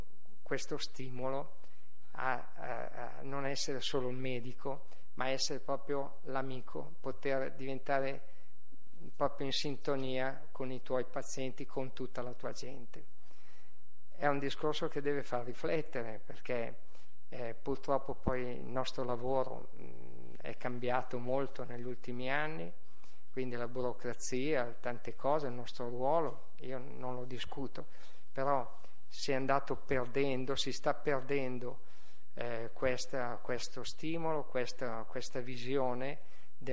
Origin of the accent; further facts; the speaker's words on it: Milan, Lombardy, Italy; born there; Io sono milanese, però da questa sera, che sono nato a Milano